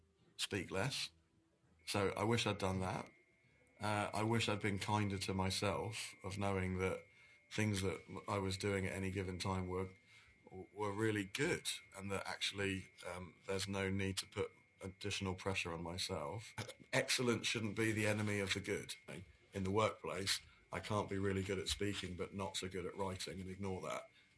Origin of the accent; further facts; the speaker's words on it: Australia; now in Taipei, Taiwan; living in Taipei as an Australian who's worked with different cultures and people from around the world